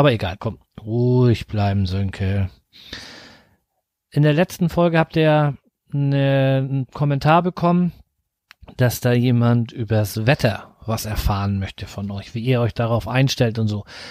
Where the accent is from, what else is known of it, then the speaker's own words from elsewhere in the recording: Schleswig-Holstein, Germany; ich komme aus der Nähe von Flensburg. Das ist gar nicht so weit weg und hier oben ist es viel schöner wie bei euch da unten.